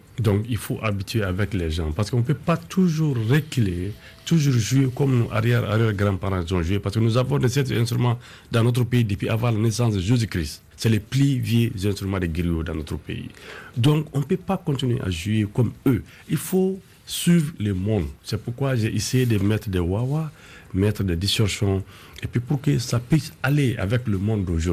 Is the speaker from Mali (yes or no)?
yes; Garana, Ségou, Mali; J'étais à Garana, dans mon village natal, dans la région de Sékou. Il y a une fleuve Niger qui passe dans notre village.